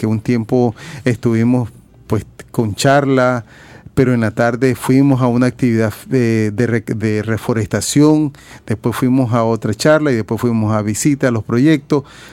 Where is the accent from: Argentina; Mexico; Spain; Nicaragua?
Nicaragua; cómo somos los nicaragüenses, muy acogedores.